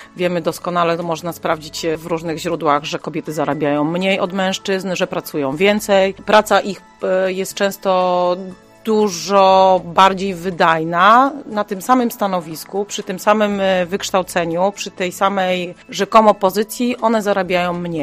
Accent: Opole Voivodeship, Poland; jestem ze wsi podopolskiej

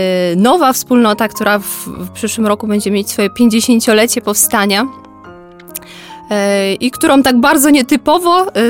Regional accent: Rawicz, Greater Poland Voivodeship, Poland; also born or lived in Lublin; Pochodzę z Wielkopolski. Mhm. Z Leszna, właściwie z Rawicza. Chociaż dużą część mojego życia spędziłam w Lublinie, bo tam studiowałam. No, później wywędrowałam jeszcze dalej na wschód, na Ukrainę i później przez Kraków do Strzelec Opolskich

